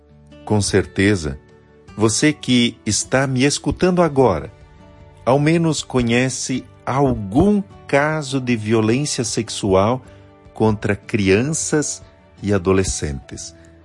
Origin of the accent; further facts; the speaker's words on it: Santa Catarina, Brazil; now in Marau, Brazil; natural de Santa Catarina, minha terra.